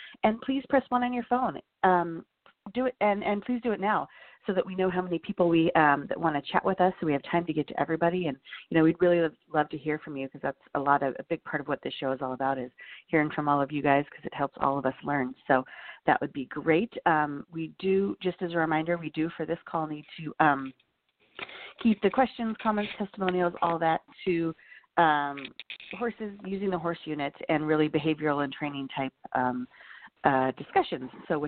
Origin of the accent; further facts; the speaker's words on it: Montana, United States; now in Portland, United States; I was in my original home, where I grew up in Northwest Montana